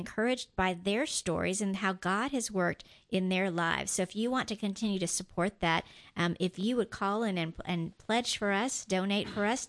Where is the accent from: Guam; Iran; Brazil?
Guam; I am from Guam, and Guam is very close to Japan